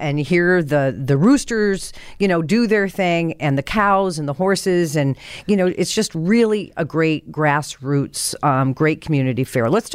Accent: Iowa, United States; Because I grew up in Iowa, right?

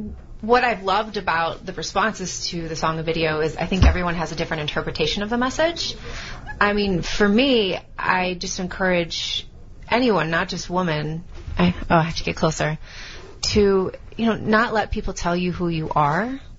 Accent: Chicago, Illinois, United States; Man, I'm from Chicago, aren't I?

